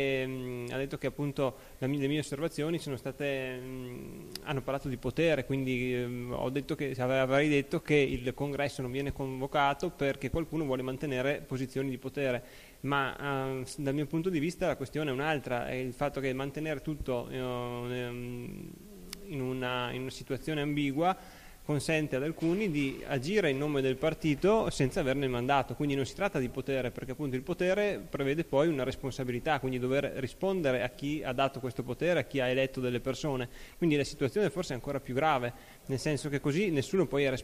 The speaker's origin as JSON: {"language": "Italian", "town": "Verona", "region": "Veneto", "country": "Italy", "said": "Ma io sono di Verona"}